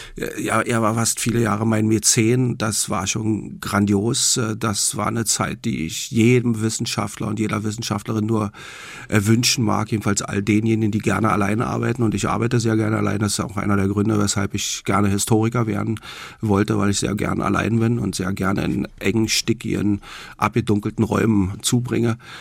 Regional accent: Berlin, Germany; Ich bin nicht nur eigentlich Ostberliner und Berliner, ich bin Berliner.

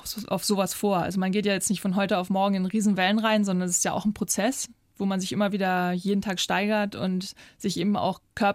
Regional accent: Sylt, Schleswig-Holstein, Germany; born there; ich bin ja auf Sylt geboren und wir waren ja sehr viel unterwegs

